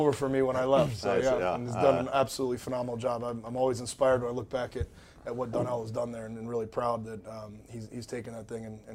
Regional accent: St. Petersburg, Florida, United States; Yeah, so I'm from St. Petersburg, Florida, originally, and I went to Kentucky Wesleyan College in Owensboro, Kentucky

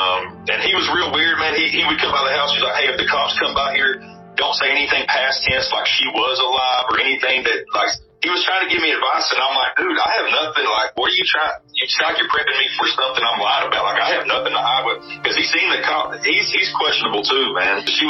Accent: the South, United States; I'm from the South. I'm a very protective person.

